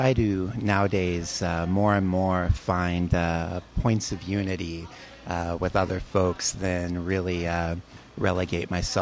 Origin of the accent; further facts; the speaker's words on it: Pacific Northwest, United States; I'm an activist from the Pacific Northwest.